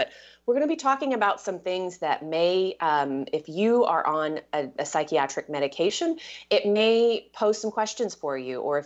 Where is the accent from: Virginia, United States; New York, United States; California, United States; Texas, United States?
Texas, United States; most of my listeners know I was raised in Texas